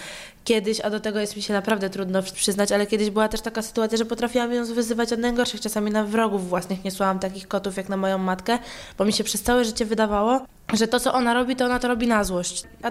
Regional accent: Masovian Voivodeship, Poland; Dojechałam do siebie do domu, a jestem spod Warszawy, więc w sumie kawał drogi.

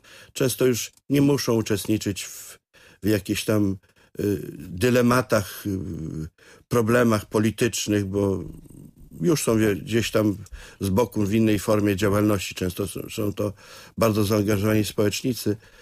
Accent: Kuyavian-Pomeranian Voivodeship, Poland; no ja jestem z Kujawsko-Pomorskiego, to brzmi dumnie.

